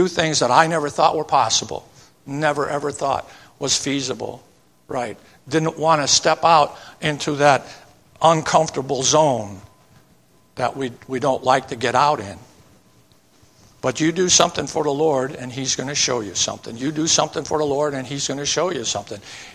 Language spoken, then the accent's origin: English; Indiana, United States; born there; I was born in Indiana. I expect I'll die in Indiana. I don't want to leave Indiana. I like it.